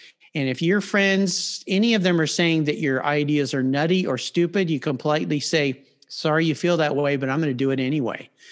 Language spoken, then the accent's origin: English; San Diego, California, United States; I was very blessed to grow up in a very nice neighborhood, part of San Diego called La Jolla.